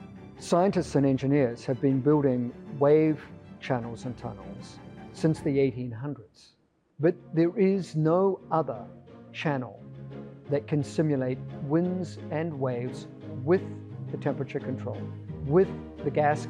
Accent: Te Awamutu, Waikato, New Zealand; now in San Diego, United States; I was born in Te Awa Mutu, which is quite close to Hamilton, south of Auckland, on the North Island of New Zealand. I was always drawn to the ocean as a child. We lived about 10 miles from the west coast of New Zealand on the North Island.

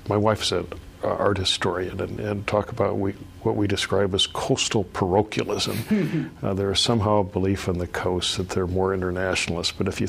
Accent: Davenport, Iowa, United States; Born and raised in Davenport, Iowa, which is on the Mississippi River, kind of a little north of where one thinks of Mark Twain country.

